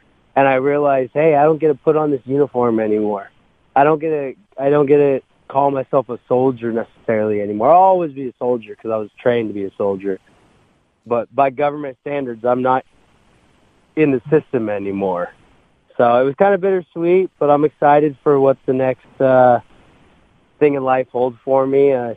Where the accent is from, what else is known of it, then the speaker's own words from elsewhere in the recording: Kelso, Montana, United States; moved away as an adult; also born or lived in Idaho; Yes, I grew up in Kelso, Montana. Until I was about 18 years old.